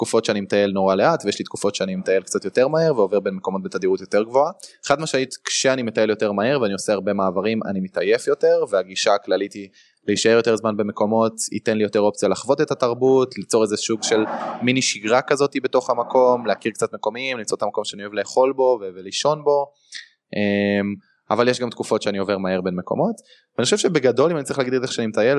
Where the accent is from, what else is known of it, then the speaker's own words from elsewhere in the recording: Jerusalem, Jerusalem District, Israel; אמרתי להם שגדלתי בירושלים, שאני גר ליד ירושלים